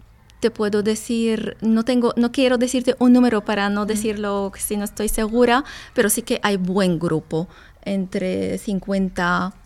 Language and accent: Spanish; Aleppo, Aleppo Governorate, Syria; Spanish is a second language; moved away as an adult; now in Spain; por también circunstancias de la guerra en mi país vine aquí a España, estudié aquí, homologué mi título aquí